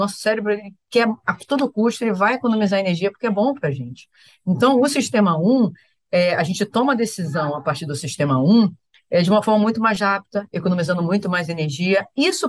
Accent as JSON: {"language": "Portuguese", "region": "Rio de Janeiro", "country": "Brazil", "said": "Eu sou carioca"}